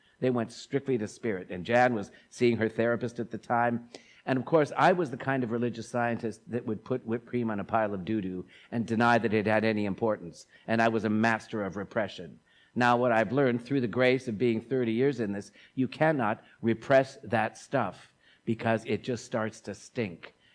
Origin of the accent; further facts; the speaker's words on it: South Dakota, United States; I'm from South Dakota, and when my mother would be asked about me … going to her 50th high school reunion, they asked what happened to me.